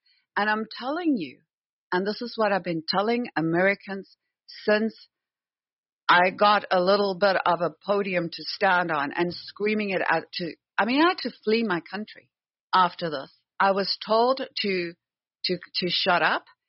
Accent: South Africa; I apply for a job as a South African citizen who grew up there and lived there.

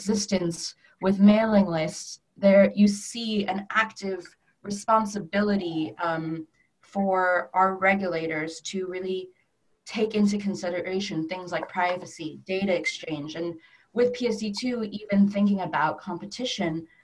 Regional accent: London, United Kingdom; As a Londoner myself, I used to love

